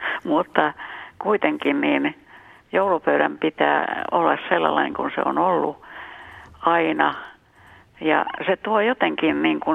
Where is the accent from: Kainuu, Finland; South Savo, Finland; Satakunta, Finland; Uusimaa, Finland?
Satakunta, Finland; koska olen kotoisin itse Satakunnasta